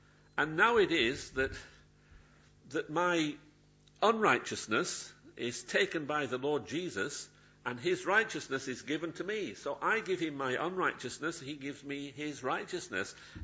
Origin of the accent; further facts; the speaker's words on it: Yorkshire and the Humber, United Kingdom; I'm actually, and you know this, I've said it before, I'm a Yorkshireman.